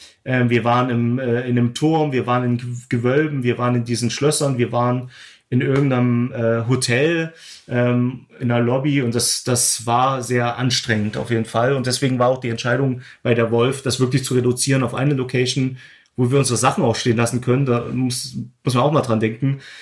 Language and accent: German; Glauchau, Saxony, Germany; ich habe in Klauhau gedreht, meine Heimatstadt